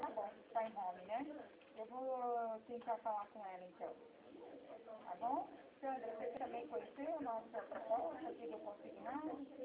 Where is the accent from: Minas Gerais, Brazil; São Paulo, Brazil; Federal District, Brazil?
São Paulo, Brazil; Presidente Prudente; nós somos de Prudente